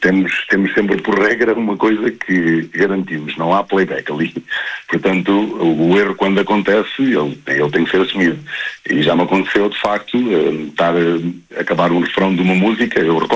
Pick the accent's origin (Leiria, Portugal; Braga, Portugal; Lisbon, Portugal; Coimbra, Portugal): Leiria, Portugal; Vieira de Leiria; nas festas de Vieira de Leiria, que é a minha terra